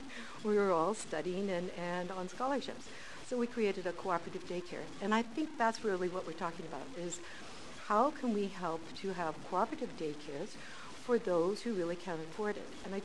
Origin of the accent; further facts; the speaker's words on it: United States; moved away as an adult; now in Canada; I first came to Canada with my husband in 1969, I'm from the U.S., but I am a Canadian now. this is my chosen country.